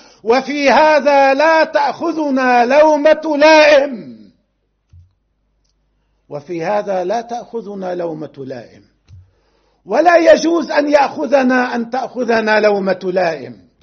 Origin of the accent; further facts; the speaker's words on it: Lebanon; نحن كشعب لبناني أيضا وكدولة في لبنان وكوطن لبناني